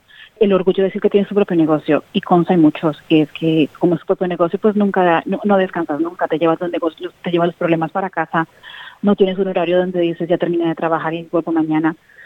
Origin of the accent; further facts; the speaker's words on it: Colombia; moved away as an adult; now in Sydney, Australia; yo me vine de Colombia en el 2001 y vine a estudiar mi carrera.